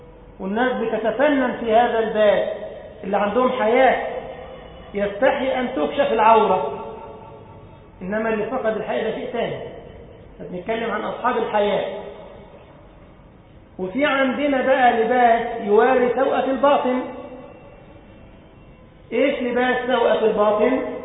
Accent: Egypt; كان يعمل في بلدنا مصر رئيسا للقضاء

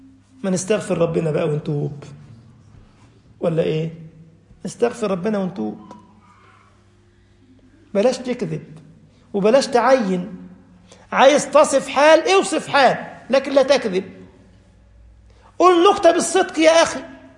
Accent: Egypt; أنا مصري صح؟ عندنا صعيد وعندنا وجه بحري،

